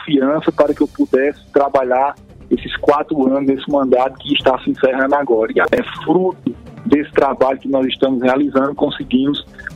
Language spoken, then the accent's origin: Portuguese; São José do Sabugi, Paraíba, Brazil; nós que somos aqui de São José do Sabugi